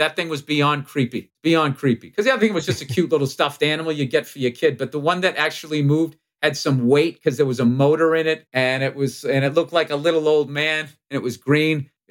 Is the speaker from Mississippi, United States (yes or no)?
no; Massachusetts, United States; accent: Boston; I did get some crap about my accent, where someone's like, "I've never heard a Boston accent in outer space."